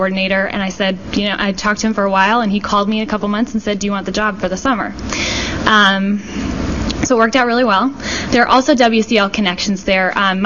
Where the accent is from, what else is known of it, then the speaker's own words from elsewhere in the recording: Scranton, Pennsylvania, United States; I am from Scranton